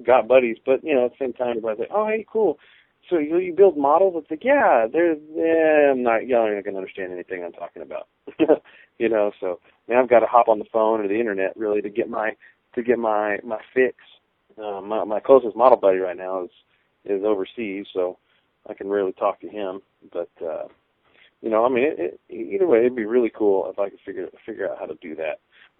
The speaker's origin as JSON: {"language": "English", "town": "Corpus Christi", "region": "Texas", "country": "United States", "tie": "born or raised there", "said": "I grew up in Corpus Christi, and, I mean, I guess we had a little club down there"}